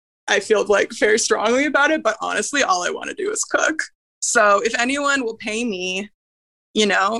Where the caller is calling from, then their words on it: Toronto, Ontario, Canada; I'm calling from Toronto.